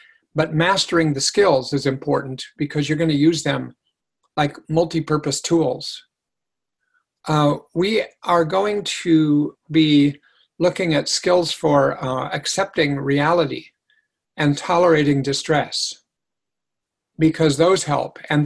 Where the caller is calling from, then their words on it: Massachusetts, United States; I'm talking from Massachusetts at 6 o'clock Eastern Time.